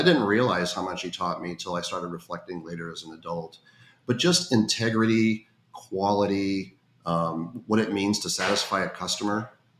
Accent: Midwest, United States; And when I was young, so I grew up in the Midwest.

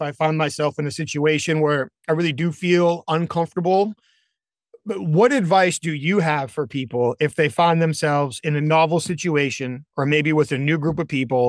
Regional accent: New England, United States; I'm from New England. My wife is from Alabama.

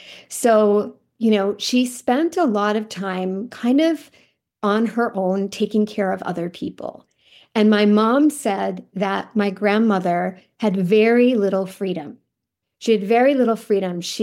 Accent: Canada; I grew up here in Canada.

